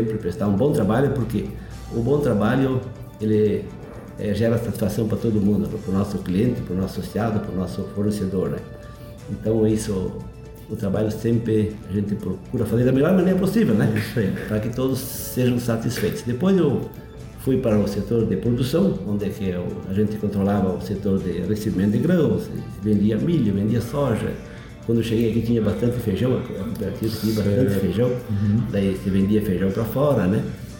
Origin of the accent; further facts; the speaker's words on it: Maravilha, Santa Catarina, Brazil; moved away as an adult; now in Cunhaporã, Brazil; Eu vim natural de Maravilha e sou casado hoje e tenho dois filhos